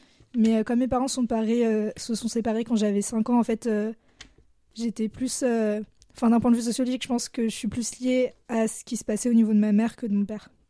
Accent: Blois, Centre-Val de Loire, France; Donc j'ai grandi à Blois, qui est une ville entre Tours et Orléans, à peu près à mi-chemin en longeant la Loire. Donc c'est en Touraine. C'est pas une très grande ville, mais c'est pas très loin de Paris aussi.

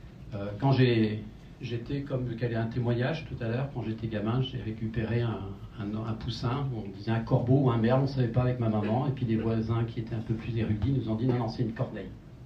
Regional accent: France; born there; Moi, je suis né en France, j'ai toujours vu des corneilles noires.

